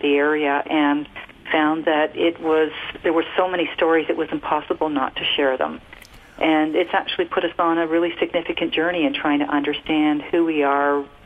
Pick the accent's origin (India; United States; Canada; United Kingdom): Canada; also born or lived in Australia; I was born in Australia and did relocate to Canada in early childhood.